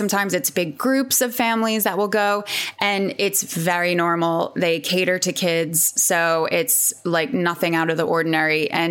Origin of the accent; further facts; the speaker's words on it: New York, United States; So I'm originally from New York. I'm from Long Island